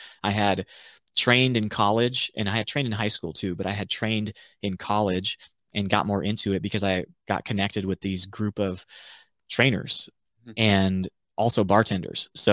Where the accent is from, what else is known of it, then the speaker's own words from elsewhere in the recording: the South, United States; you know, growing up in the South, there wasn't that many things to do.